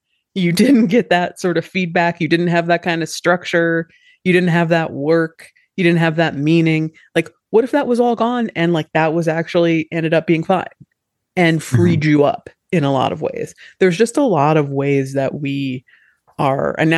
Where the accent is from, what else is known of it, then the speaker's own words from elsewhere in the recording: United States; Well, it's, I mean, maybe because I am American, part of me is like, don't tell me not to have notions.